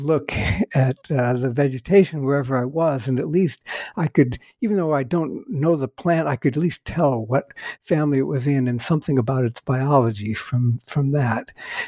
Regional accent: Ohio, United States; And so I grew up there in Northeast Ohio and had the great opportunity to spend a lot of time hiking in the woods.

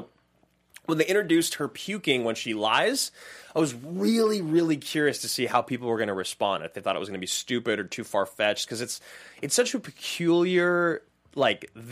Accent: Salem, Oregon, United States; moved away as an adult; now in Los Angeles, United States; And it's funny 'cause I grew up in Salem, Oregon.

